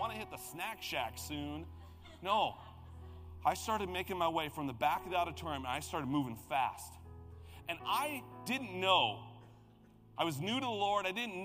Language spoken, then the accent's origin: English; Midwest, United States; I grew up in the Midwest, and we went to summer camps in Wisconsin.